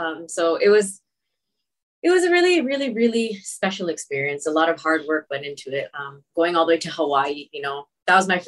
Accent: Toronto, Ontario, Canada; So Mickey's from Detroit and I'm from Toronto.

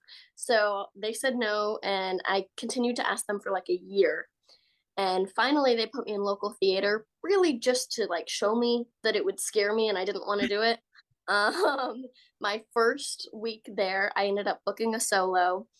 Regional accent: Texas, United States; I'm from Texas.

